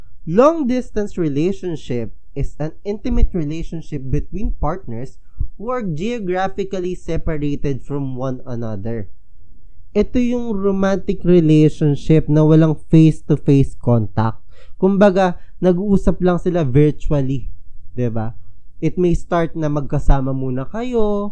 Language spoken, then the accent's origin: Tagalog; Bulacan, Philippines; 20 years old na nakatira sa lungsod ng Malolos, Bulacan.